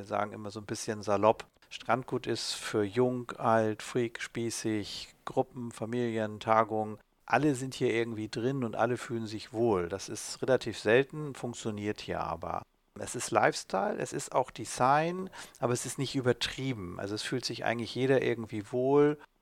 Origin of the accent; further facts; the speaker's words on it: Flensburg, Schleswig-Holstein, Germany; Ich komme aus Flensburg, also von Schleswig-Holstein, von der Ostsee